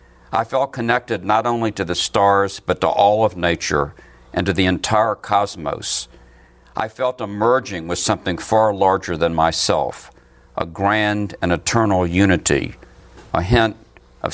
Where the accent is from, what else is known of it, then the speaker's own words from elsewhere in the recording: Memphis, Tennessee, United States; moved away as an adult; land, born and raised. I left at age 17 to go to college. Then I went to graduate school on the West Coast and came back to the East Coast to work and do research and write.